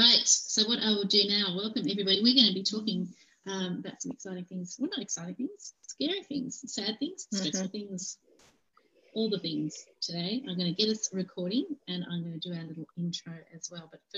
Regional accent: Launceston, Tasmania, Australia; when I grew up in Launceston.

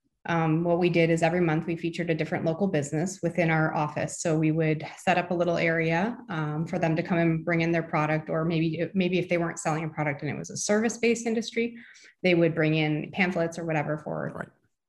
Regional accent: Pickering, Ontario, Canada; Growing up, I'm actually from Pickering. So I'm not from this area originally. So grew up in the GTA.

